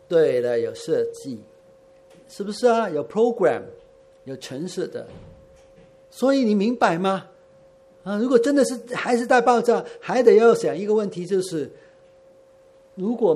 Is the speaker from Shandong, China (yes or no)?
no; Guangdong, China; 我们广东人说叫气线，